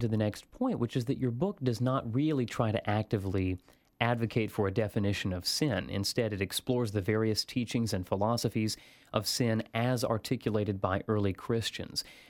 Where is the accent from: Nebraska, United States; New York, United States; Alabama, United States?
Alabama, United States; You know, I grew up in Alabama under the Baptist tradition, the good old Southern Baptist tradition